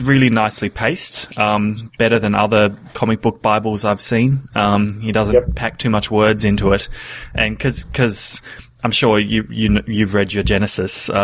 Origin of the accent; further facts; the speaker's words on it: Australia; That's the thing about being an Australian. You don't see films for 5 years after they're released.